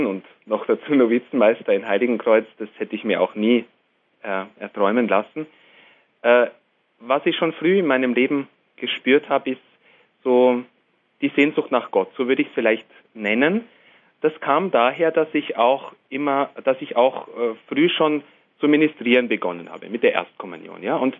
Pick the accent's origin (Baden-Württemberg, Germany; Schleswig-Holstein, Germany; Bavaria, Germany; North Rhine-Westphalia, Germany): Bavaria, Germany; Fürstenfeldbruck; meine Heimat ist, also die größere Heimat kann man so sagen, ist Fürstenfeldbruck.